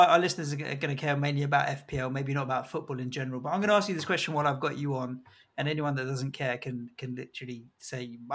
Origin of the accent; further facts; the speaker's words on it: England, United Kingdom; I'm born and bred in England